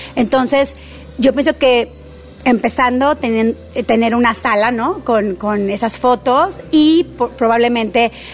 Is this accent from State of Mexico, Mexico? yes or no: no; Puerto Vallarta, Jalisco, Mexico; yo crecí cortando guamúchiles y comiendo almendras en la calle, jugando cuando la calle